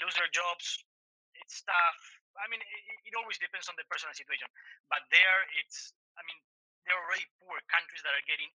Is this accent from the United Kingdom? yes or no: no; Argentina; English is a second language; I'm from Argentina.